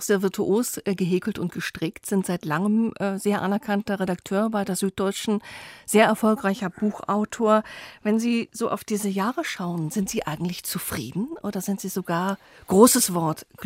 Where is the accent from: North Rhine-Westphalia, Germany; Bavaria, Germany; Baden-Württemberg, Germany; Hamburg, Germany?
Hamburg, Germany; das sage ich als Hamburgerin, das ist ganz schön weit weg.